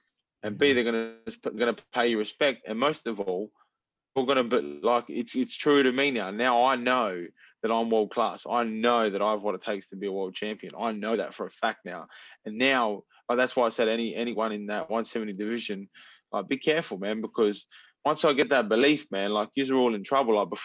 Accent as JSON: {"language": "English", "town": "Adelaide", "region": "South Australia", "country": "Australia", "tie": "born or raised there", "said": "I'm a kid from Adelaide, man."}